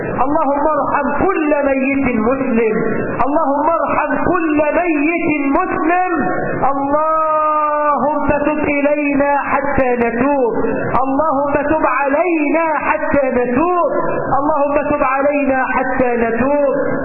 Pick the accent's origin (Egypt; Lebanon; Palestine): Egypt